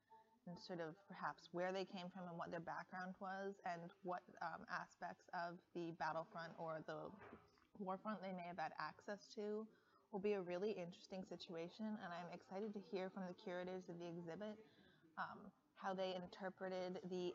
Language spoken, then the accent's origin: English; Boulder, Colorado, United States; now in Berlin, Germany; I come from Boulder, Colorado, and I've been living in Germany for the past few months up north in Lüneburg, and I'm really excited now to be here in Berlin